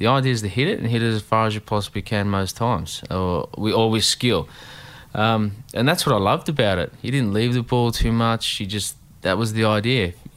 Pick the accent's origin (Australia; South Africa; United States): Australia; Melbourne, Victoria; You know, we don't even follow it. We're from Melbourne.